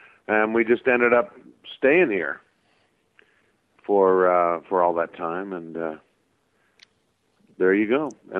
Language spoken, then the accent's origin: English; Southampton, South East England, United Kingdom; born there; I was born in Southampton, England, which is about 40 miles from Stonehenge.